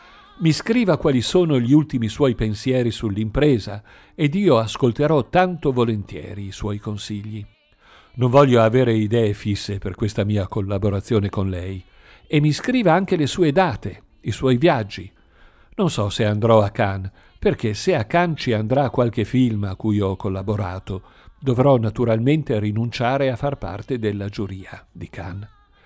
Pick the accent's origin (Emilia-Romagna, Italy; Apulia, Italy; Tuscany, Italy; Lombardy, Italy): Emilia-Romagna, Italy; Luzzara; per me Luzzara è sì il mio paese natale